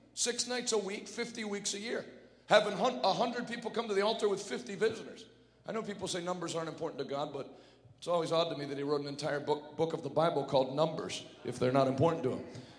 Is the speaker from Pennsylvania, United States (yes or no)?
yes; Pittsburgh, Pennsylvania, United States; by the way, they said I'm from Philadelphia. I'm from Pittsburgh. That's why I don't have any bullet wounds.